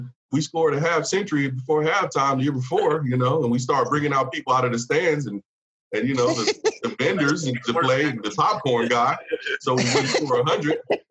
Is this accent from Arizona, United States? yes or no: yes; Phoenix, Arizona, United States; I'm from Phoenix. I'm from South Phoenix. I grew up 15 minutes, 20 minutes from your campus.